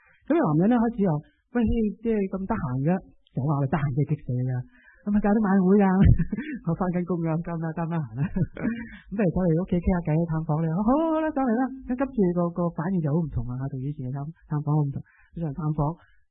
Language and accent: Cantonese; China; 我哋中国人咧最中意啊饮饮食食噶嘛